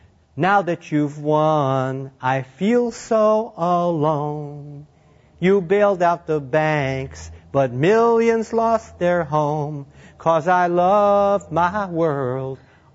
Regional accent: Oklahoma, United States; I believe it or not, I grew up in a Methodist family in Oklahoma.

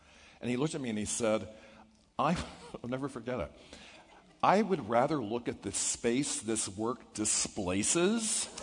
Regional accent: Washington, District of Columbia, United States; So then I started to run away to Rock Creek Park. I grew up in Washington.

